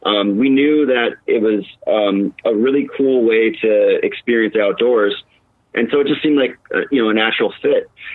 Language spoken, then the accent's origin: English; Wisconsin, United States; now in Phoenix, United States; We're originally from Wisconsin, and yeah, you have the North Woods and you have stuff up there, but when you live in Arizona, especially in Phoenix